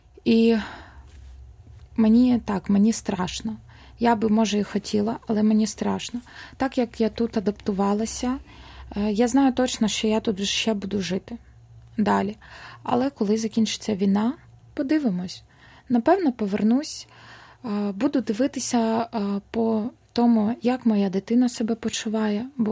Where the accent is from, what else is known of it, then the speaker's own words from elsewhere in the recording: Enerhodar, Zaporizhzhia Oblast, Ukraine; я з Запоріжжя, з Енергодару, і поруч буквально 200 кілометрів